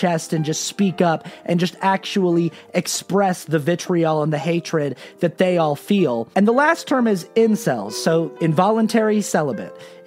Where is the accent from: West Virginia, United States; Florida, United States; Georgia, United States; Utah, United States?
Utah, United States; I knew people who were there personally, because again, I'm from Utah, so I had friends and family who were present.